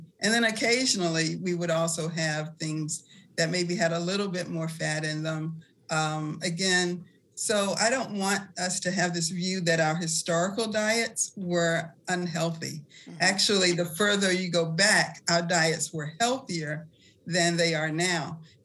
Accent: the South, United States; now in Boston, United States; and again, I'm also historically from the South and grew up there before moving to Boston.

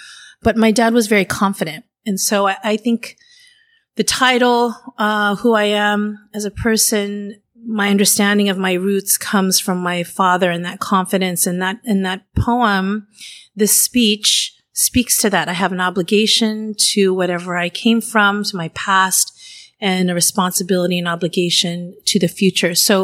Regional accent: United States; I am a Filipino American.

